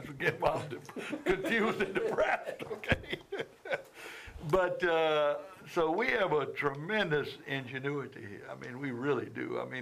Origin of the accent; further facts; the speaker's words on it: Houma, Louisiana, United States; I'm from Homa. I'm the kid from Homa